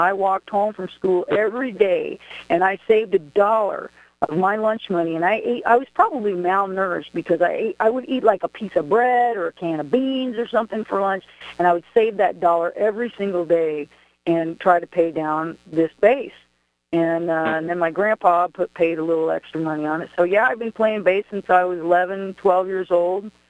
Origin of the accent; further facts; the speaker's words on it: Charleston, West Virginia, United States; Well, I grew up in Charleston, West Virginia as a kid